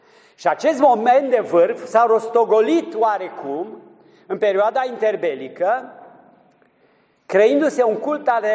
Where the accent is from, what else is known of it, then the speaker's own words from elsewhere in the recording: Romania; Noi nu trăim ca un firesc mândria și excepționalul și faptul că noi suntem români.